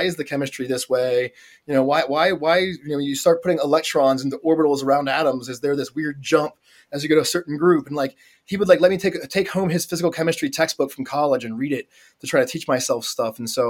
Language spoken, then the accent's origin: English; York, Pennsylvania, United States; I grew up in Pennsylvania, in York, Pennsylvania. I grew up pretty close to Philly.